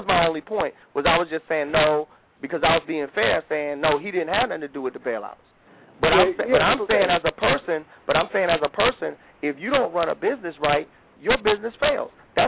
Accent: Michigan, United States; I think I'm from Michigan, born and raised, but the auto companies should have went to hell.

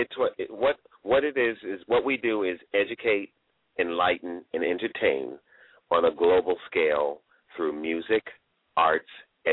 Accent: New York, United States; And we grew up in New York.

